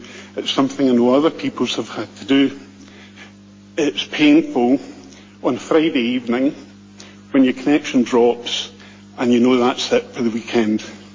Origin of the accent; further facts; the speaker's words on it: South Harbour, Falkland Islands; from South Harbour.